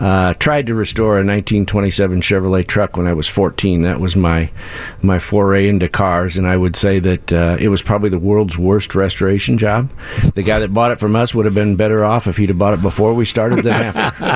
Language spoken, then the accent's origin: English; Bloomington, Illinois, United States; now in Chicago, United States; So I'm pretty local. I grew up in Bloomington, Illinois. Live in Chicago now.